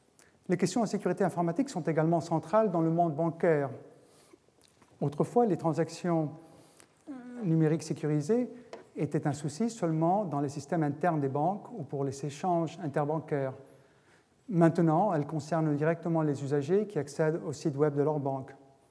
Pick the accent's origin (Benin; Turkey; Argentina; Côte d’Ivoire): Argentina; même dans mon enfance en Argentine.